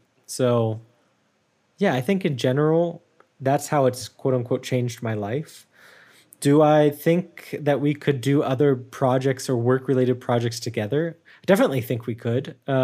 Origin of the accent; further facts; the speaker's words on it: United States; It's just, I'm very American still.